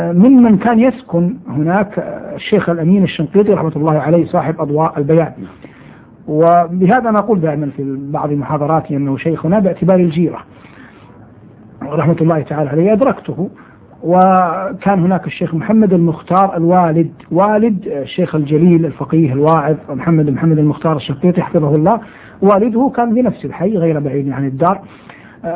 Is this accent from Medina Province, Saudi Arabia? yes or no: yes; Medina, Medina Province, Saudi Arabia; أنا من مواليد المدينة المنورة عام 83 و300 للهجرة وفق الوثائق الرسمية. نشأت في المدينة المنورة التي بها ولدت، ودراسة كانت في مدرسة تسمى المدرسة الناصرية